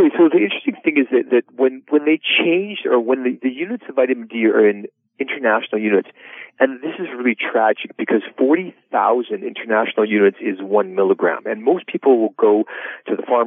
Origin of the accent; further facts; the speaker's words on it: Canada; now in United States; You know, I'm a Canadian, and every immigrant likes to have the word American in their company.